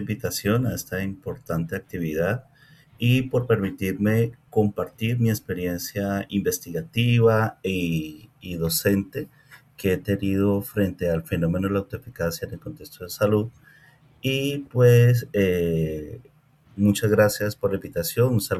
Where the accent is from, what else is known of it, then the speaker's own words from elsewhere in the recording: Colombia; Yo soy colombiano.